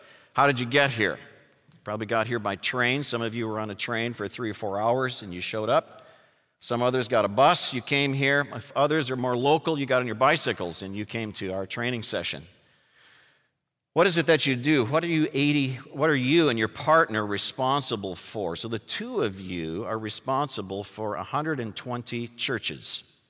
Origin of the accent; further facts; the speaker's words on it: Minnesota, United States; But since this is Upper Northwest, I'm from Minnesota myself, we tend to be a little bit quiet, a little bit reserved.